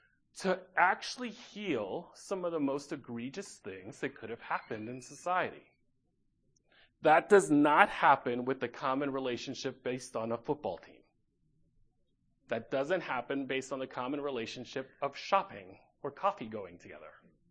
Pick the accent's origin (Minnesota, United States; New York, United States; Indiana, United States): New York, United States; so I was raised in the States, raised in a Dominican neighborhood in New York